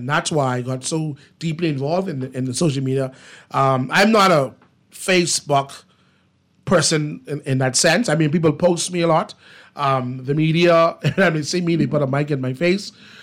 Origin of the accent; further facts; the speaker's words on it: West End, Grand Bahama, Bahamas; I'm from West End. West End is the capital of Grand Bahama.